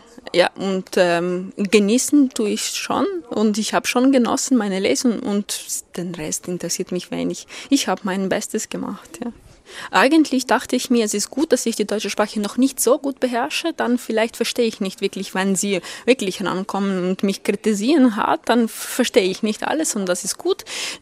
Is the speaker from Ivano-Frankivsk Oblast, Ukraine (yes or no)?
yes; Ivano-Frankivsk, Ivano-Frankivsk Oblast, Ukraine; now in Vienna, Austria; ich komme aus der Ukraine, aus der Westukraine, aus einer kleinen westlichen Stadt Ivano-Frankivsk, die ich San Francisco nenne. Ich lebe in Wien seit 2011.